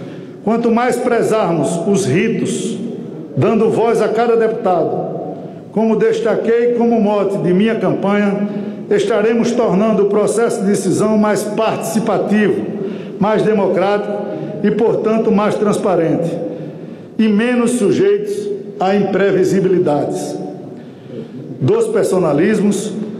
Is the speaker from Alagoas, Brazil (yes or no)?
yes; Alagoas, Brazil; venho de um estado pequeno, do Nordeste, a minha querida Alagoas